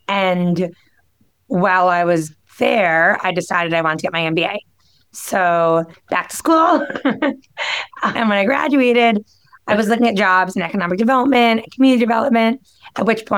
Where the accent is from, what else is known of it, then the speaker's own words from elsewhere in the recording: New York, United States; I am from New York, Long Island. And my parents are both New Yorkers as well.